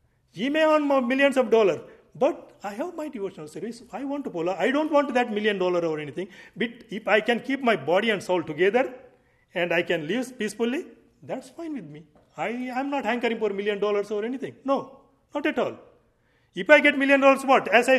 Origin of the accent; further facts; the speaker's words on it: India; born there; and my karma, I was born in India.